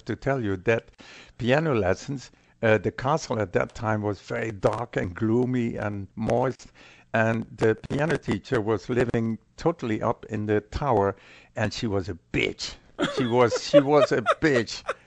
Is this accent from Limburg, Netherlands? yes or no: yes; Maastricht, Limburg, Netherlands; English is a second language; but the concerts in my hometown in Maastricht are very special.